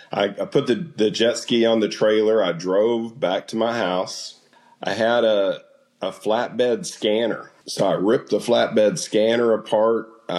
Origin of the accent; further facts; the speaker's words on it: Florida, United States; So one day I was out jet skiing in the Gulf of Mexico. I'm from Florida, right?